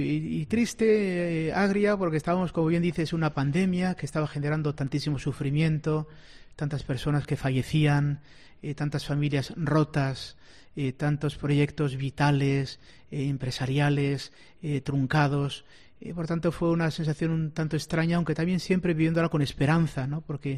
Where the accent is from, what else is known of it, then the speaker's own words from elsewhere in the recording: Bilbao, Basque Country, Spain; now in Córdoba, Spain; después de 12 años en Bilbao, donde es mi tierra de origen y, por tanto, en ese aspecto lo conocía más vitalmente, aunque es cierto que al haber vivido tanto mi vida de estudiante como después la vida sacerdotal fuera de Vizcaya